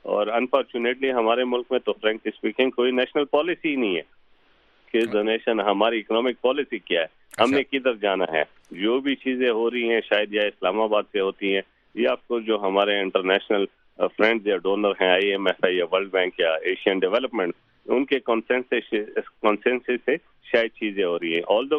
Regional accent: Khyber Pakhtunkhwa, Pakistan; میں خود ایک پٹھان آدمی ہوں, آفریدی ہوں, اس ٹرائبل ایریا سے بلانگ کرتا ہوں

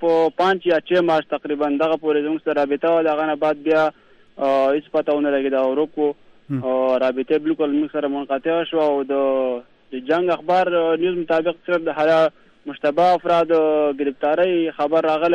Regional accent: Bajaur, Khyber Pakhtunkhwa, Pakistan; now in Saudi Arabia; زمونږ سیمه باجوړ ایجنسی دا او زه اوس موجوده سعودي عرب کې ما

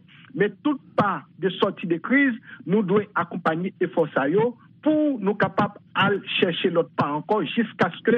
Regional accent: Haiti; nous voulons rester comme acteur en tant qu'haïtien, pas des haïtiens dehors, haïtiens dedans.

